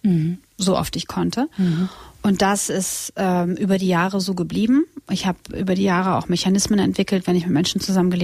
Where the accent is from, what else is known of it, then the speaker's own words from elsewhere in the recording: Split, Split-Dalmatia County, Croatia; German is a second language; now in Germany; Ich komme aus Kroatien und Split ist unsere Heimat. Und also mein Heimatort